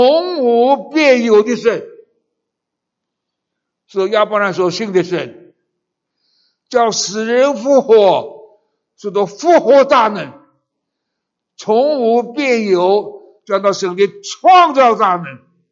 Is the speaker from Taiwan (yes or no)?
yes; Taiwan; 中国和我们台湾人最可怕的战争是金门炮战，你们知道吧？